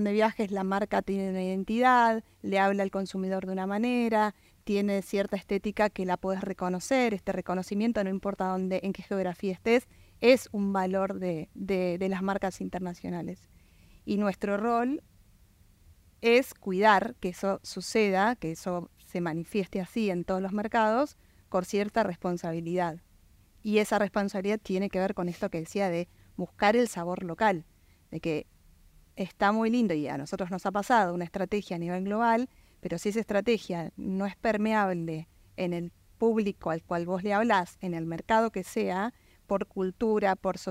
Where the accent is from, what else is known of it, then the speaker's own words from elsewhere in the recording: Argentina; yo soy argentina y trabajo en el mercado argentino